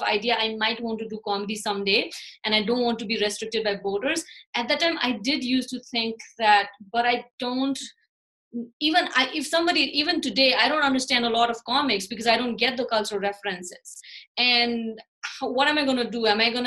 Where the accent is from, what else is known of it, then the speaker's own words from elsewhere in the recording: Kathmandu, Bagmati, Nepal; English is a second language; As somebody who was born and raised in Nepal, Kathmandu, I went to school here. I've never studied in the United States.